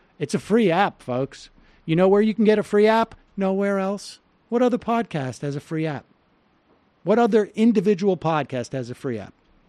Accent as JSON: {"language": "English", "town": "Worcester", "region": "Massachusetts", "country": "United States", "tie": "born or raised there", "said": "I grew up in Worcester. I never anyone drink bourbon."}